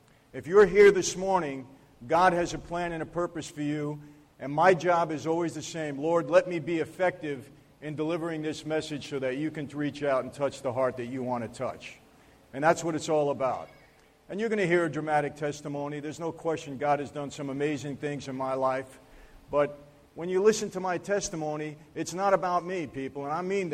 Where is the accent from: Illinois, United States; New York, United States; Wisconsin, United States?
New York, United States; Brooklyn; also born or lived in Long Island; this is my hometown. Grew up in Brooklyn and Long Island and spent a lot of time in Staten Island way back when.